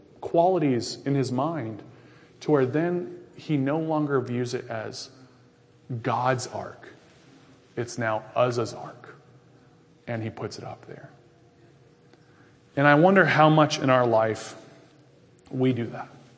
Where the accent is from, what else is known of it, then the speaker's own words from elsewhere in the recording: Florida, United States; I grew up in Florida my whole life. Born and raised. Born in Orlando. Grew up near Tampa area. Lived there for 18 years.